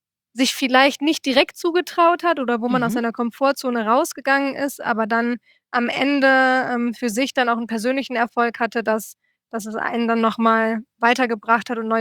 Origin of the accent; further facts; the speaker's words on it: Cologne, North Rhine-Westphalia, Germany; weil ich gebürtig aus Köln komme